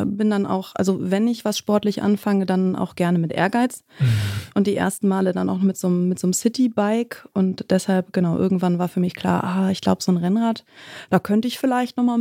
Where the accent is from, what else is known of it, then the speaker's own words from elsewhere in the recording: Hamburg, Germany; also ich bin in der Nähe von Hamburg aufgewachsen